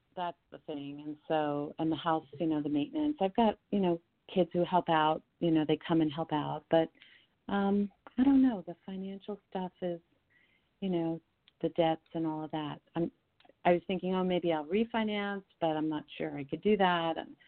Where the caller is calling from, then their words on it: Colorado, United States; Oh, Colorado.